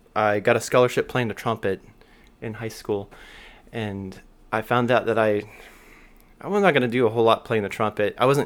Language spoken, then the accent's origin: English; Corpus Christi, Texas, United States; And so anyway, basically I'm from Corpus Christi.